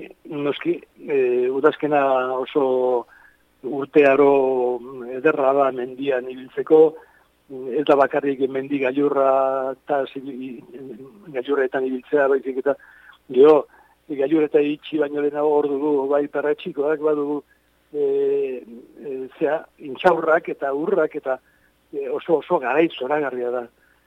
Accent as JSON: {"language": "Basque", "town": "Pasaia", "region": "Basque Country", "country": "Spain", "tie": "born there", "said": "ni izatez nire sorterria Pasaiko niban edo."}